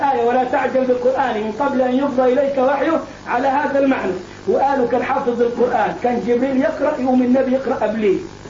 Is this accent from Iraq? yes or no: no; Egypt